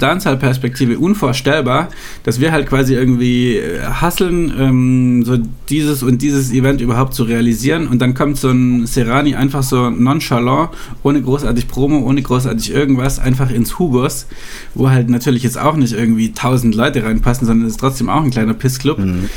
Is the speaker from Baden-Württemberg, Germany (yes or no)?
yes; Ravensburg, Baden-Württemberg, Germany; wir kommen ja aus, also … wir kommen aus Ravensburg ursprünglich